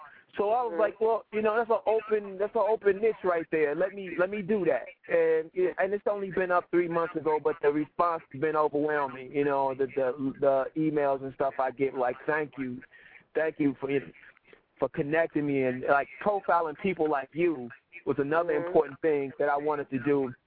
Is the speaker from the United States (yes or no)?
yes; Chicago, Illinois, United States; You know, I'm from the Shy.